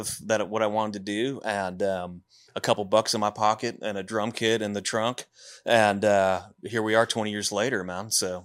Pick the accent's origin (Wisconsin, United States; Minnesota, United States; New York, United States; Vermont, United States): Wisconsin, United States; I'm from Wisconsin originally, and I graduated college, got a music degree up there.